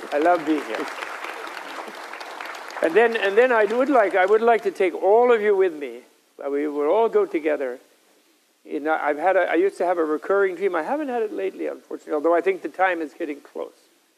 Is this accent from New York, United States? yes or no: yes; Manhattan, New York, United States; born there; Somehow, I always felt too guilty to leave our uptight scene in New York. I was born in Manhattan. I feel I should make Manhattan happier.